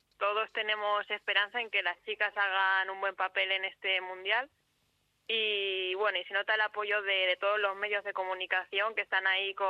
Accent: Cuenca, Castilla-La Mancha, Spain; yo soy de Cuenca y tenía que venir para jugar

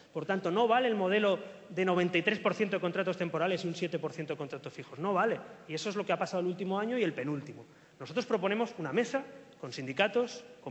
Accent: Catalonia, Spain; 4 de los 8 miembros de la dirección de este grupo somos catalanes. Y queremos lo mejor para nuestra tierra.

